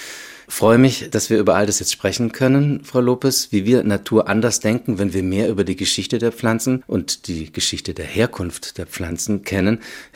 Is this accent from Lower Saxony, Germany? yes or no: no; Baden-Württemberg, Germany; da wo ich aufgewachsen bin und übrigens auch der Ministerpräsident des Landes Baden-Württemberg